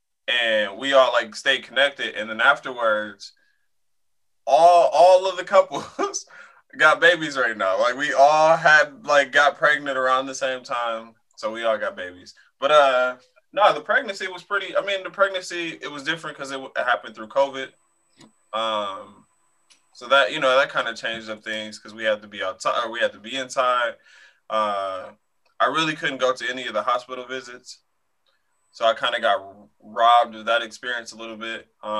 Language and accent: English; Flint, Michigan, United States; just growing up in Flint, childhood, like, seeing a lot of brothers, losing a lot of brothers